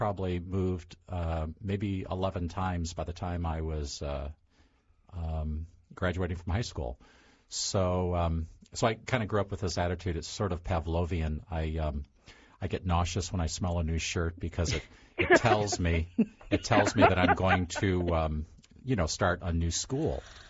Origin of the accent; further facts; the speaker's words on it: Michigan, United States; also born or lived in Virginia; I was born in Virginia and moved after I was born. About 2 years into it, we moved back to Michigan.